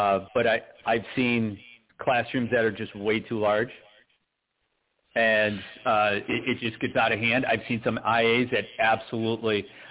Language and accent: English; Illinois, United States; I'm surprised I'm from Chicago area